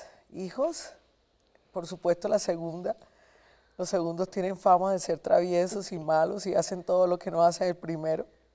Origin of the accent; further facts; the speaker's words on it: Cartagena, Bolívar, Colombia; Yo soy del Caribe y además mi familia es sabanera.